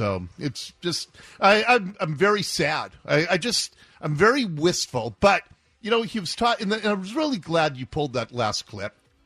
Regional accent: Seattle, Washington, United States; what it was like for me growing up in Ballard.

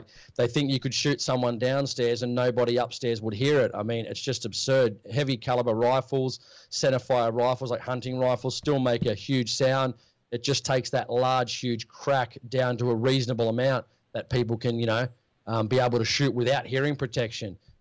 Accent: New South Wales, Australia; You know, my family voted Labor. I'm from Western Sydney. That's Labor heartland.

